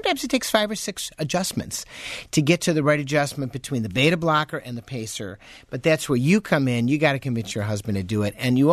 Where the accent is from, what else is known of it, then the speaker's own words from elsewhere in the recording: Chicago, Illinois, United States; when I go back to my hometown of Chicago